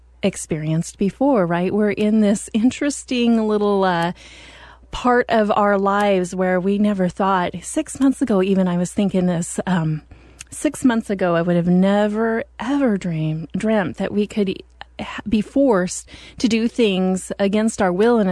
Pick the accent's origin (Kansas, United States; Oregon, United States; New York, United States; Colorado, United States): Oregon, United States; It's fun being in Oregon. I'm from Oregon originally, graduated from high school, but I've had all these wonderful adventures across the country